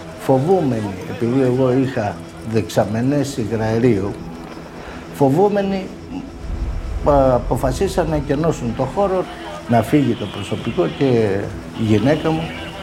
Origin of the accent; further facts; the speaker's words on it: Derveni, Peloponnese, Greece; also born or lived in Athens; Εγώ γεννήθηκα στο Δερβένη Αρκαδία το 1963. Πέρασα εκεί τα παιδικά μου χρόνια. Μετά μετακομίσαμε Αθήνα, πήγαμε σχολείο και τελειώσαμε στην Αθήνα.